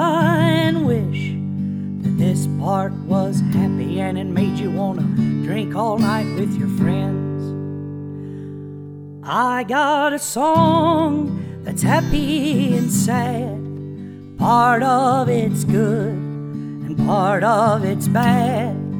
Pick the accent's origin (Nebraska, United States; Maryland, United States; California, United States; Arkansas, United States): Arkansas, United States; Little Rock; I'm from Little Rock, the biggest town there.